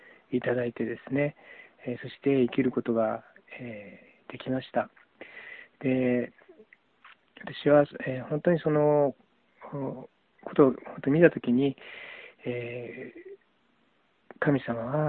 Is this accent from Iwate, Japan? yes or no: no; Nagano, Japan; 私の実家は長野県なんですけれども、